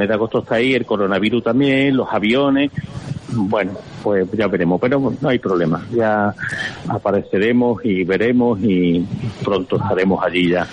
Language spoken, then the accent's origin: Spanish; Osuna, Andalusia, Spain; now in Jerez, Spain; como los tengo puestos aquí en Jerez, en el salón de mi casa tengo los 3 cuadros de mi pueblo, y que ya sabéis que soy de Osuna, a la cual le tengo que tanto cariño